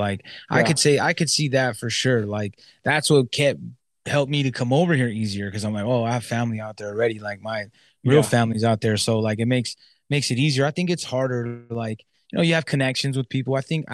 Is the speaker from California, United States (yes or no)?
yes; California, United States; Yeah, I'm from the Inland Empire. So like, it was like a desert, you know what I mean? It was like hot all the time.